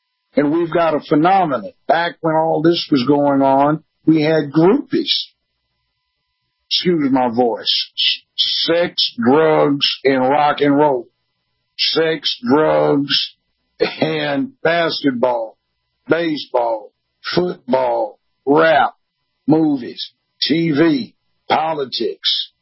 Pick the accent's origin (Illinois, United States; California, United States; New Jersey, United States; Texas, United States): California, United States; Los Angeles; I grew up in Los Angeles.